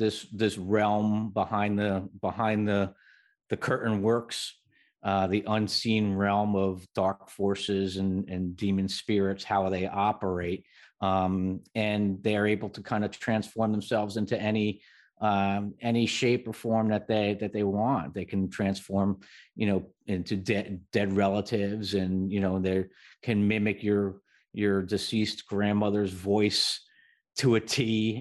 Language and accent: English; New Jersey, United States; It's just, you know, I grew up in New Jersey at the time when Amityville Horror was out